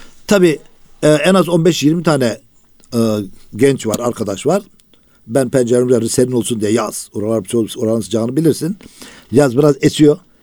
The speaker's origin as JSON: {"language": "Turkish", "town": "İslahiye", "region": "Gaziantep", "country": "Turkey", "tie": "born or raised there", "said": "He, İslahiye."}